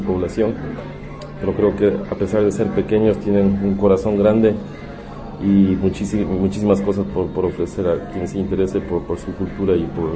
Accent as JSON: {"language": "Spanish", "country": "Ecuador", "said": "Lo que en cambio en mi país, Ecuador, y en la mayoría de países latinoamericanos resulta complicado para la mayoría de gente"}